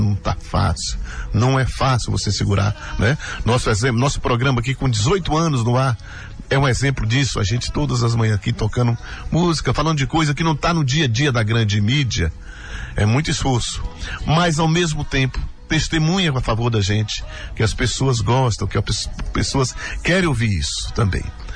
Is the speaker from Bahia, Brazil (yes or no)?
yes; Arapiranga, Bahia, Brazil; Sou de Arapiranga … Muita gente pensa que Arapiranga é meu sobrenome, mas não, é porque eu sou de Arapiranga, que é o distrito de Rio de Contas, aquela região ali abençoada na Chapada Diamantina.